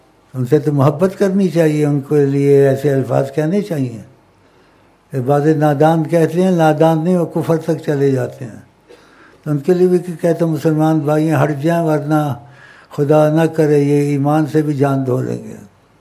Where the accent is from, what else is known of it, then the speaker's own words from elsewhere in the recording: Punjab, Pakistan; پنجابی زبان مجھے بڑی اچھی لگتی ہے, میں پنجابی ہوں نا